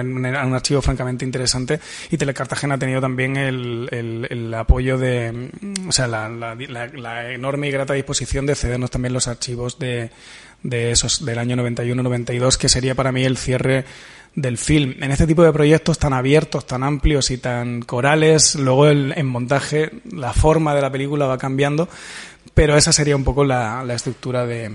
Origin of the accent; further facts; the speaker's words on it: Region of Murcia, Spain; yo como murciano, cuyos abuelos vivían en Cartagena